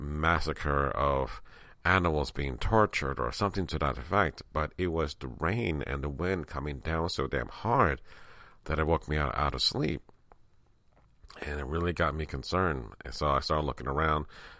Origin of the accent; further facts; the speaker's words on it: Bronx, New York, United States; but being that I grew up in the Bronx, I'm like, oh, please, it's just a rainstorm.